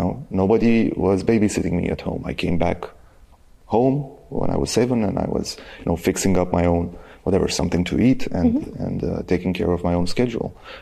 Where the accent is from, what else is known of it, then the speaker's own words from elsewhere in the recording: Baku, Azerbaijan; now in Bucharest, Romania; Growing up in Baku, we always had this image about Bucharest and about people growing up here